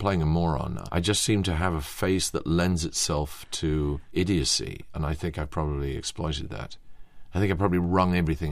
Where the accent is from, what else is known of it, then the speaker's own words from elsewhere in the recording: England, United Kingdom; luckily for us, being English, it was concealed by the need to actually do something